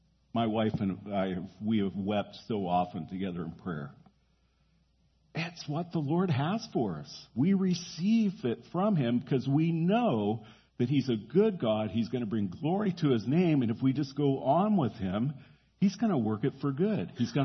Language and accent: English; the South, United States; In the North, you can't get an amen for nothing. I'm from the South, and boy, you can get them like that.